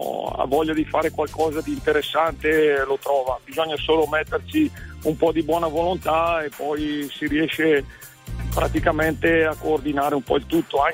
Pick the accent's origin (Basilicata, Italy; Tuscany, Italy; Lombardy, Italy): Lombardy, Italy; Casazza; Sono dalla provincia di Bergamo, di Casazza, in Val Cavallina, una valle molto bella